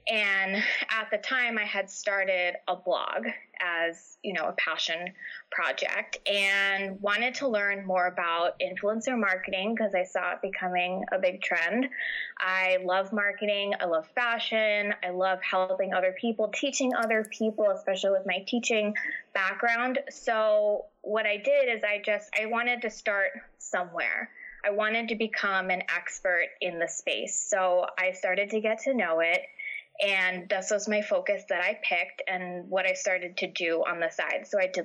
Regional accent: New York, United States; also born or lived in New Jersey; now in New Hampshire, United States; I was living in New Jersey at the time. I'm originally from New York. And so we moved up to New Hampshire.

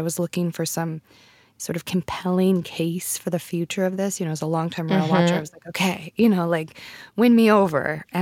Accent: United States; And again, I'm an American here watching this. And so I feel like I'm bringing my American emotive self to all of it

